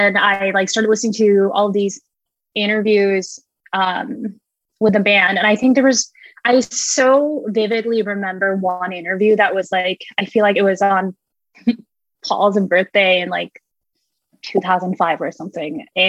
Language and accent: English; Indonesia; because I grew up in Indonesia, so I didn't know too many people at that point